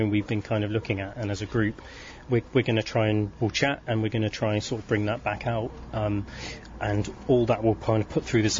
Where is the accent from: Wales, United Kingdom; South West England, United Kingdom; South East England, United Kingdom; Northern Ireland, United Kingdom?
South East England, United Kingdom; moved away as an adult; now in Clonmel, Ireland; I'm from Oxfordshire. I moved over here to work with Justin and Jenny Green at Ballyvillane House six, seven years ago now.